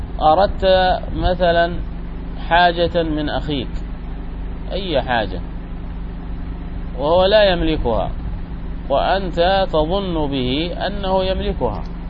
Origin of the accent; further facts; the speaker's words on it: Yemen; يعني عندنا في اليمن